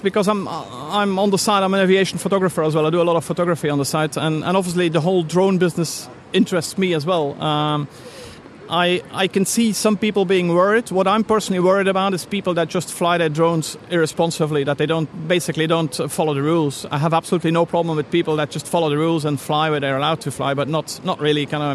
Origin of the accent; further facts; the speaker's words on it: Belgium; That's where I'm from, and I'm from Belgium, and that's where I actually learned to fly as well.